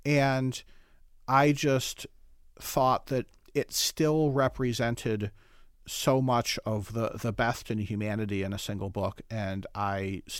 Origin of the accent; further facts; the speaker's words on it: Ohio, United States; growing up in Ohio, you really can't help but have a fondness for libraries